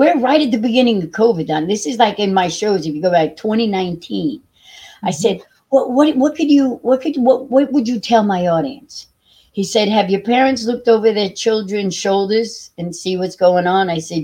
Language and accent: English; New York, United States; I never thought being a New Yorker, Donna, that I would ever witness what is happening.